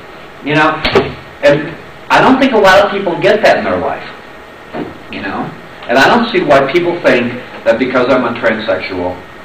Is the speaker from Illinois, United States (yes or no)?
yes; Illinois, United States; He was on the police force in the town we grew up in outside of Chicago, and was a good friend of my father's.